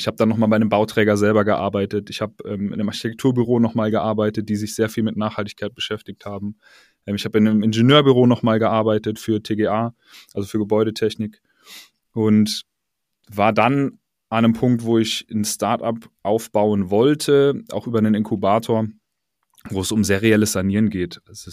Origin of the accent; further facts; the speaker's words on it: North Rhine-Westphalia, Germany; Ich bin auf einem Dorf in NRW aufgewachsen.